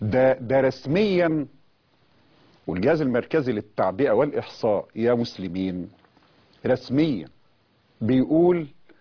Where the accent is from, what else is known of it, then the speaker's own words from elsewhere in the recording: Egypt; احنا عندنا في مصر الكلام ده